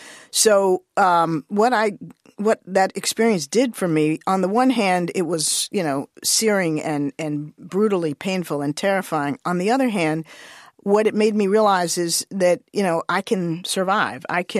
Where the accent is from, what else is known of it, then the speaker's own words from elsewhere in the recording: Washington, District of Columbia, United States; I actually was born and raised in Washington, D.C.